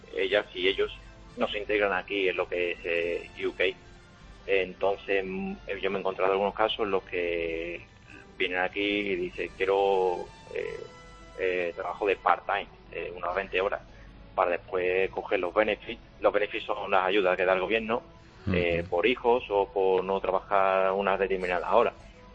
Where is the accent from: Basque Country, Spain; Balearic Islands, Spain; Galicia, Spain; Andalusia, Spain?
Andalusia, Spain; Seville; now in Liverpool, United Kingdom; Yo soy de Sevilla